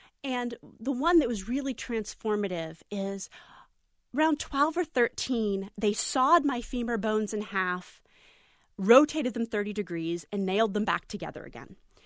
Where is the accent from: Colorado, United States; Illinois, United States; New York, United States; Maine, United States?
Maine, United States; University of Maine, which is where the state I grew up in. Mm-hmm. So I got to, in some ways, go back to my home state.